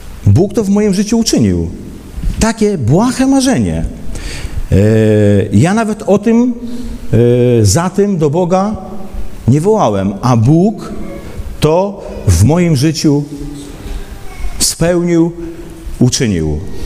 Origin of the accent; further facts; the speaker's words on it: eastern Poland, Poland; Ja urodziłem się na wsi, na wschodzie Polski.